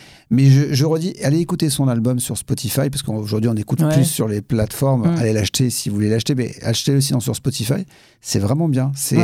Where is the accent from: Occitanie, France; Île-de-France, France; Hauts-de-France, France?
Île-de-France, France; Paris; born there; Moi aussi, je suis née à Paris